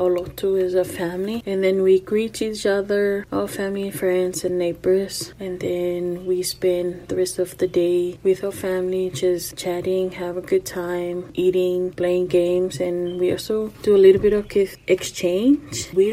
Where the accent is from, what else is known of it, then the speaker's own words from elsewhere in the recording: Samoa; I'm from Samoa